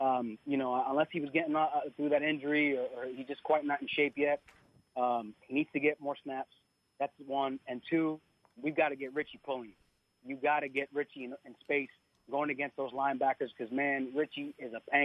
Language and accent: English; Kearny, New Jersey, United States; I'm from Kearney, New Jersey.